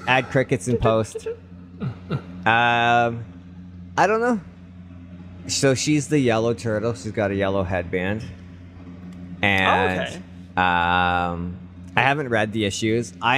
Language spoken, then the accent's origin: English; Canada; because it's British and we're Canadian and everything